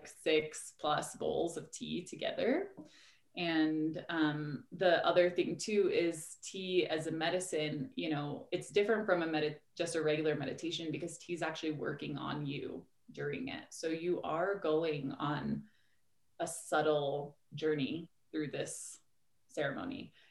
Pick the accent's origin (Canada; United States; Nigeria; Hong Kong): Hong Kong; I'm a bit of a mutt. So I'm half Venezuelan, half American. And I was raised in Hong Kong.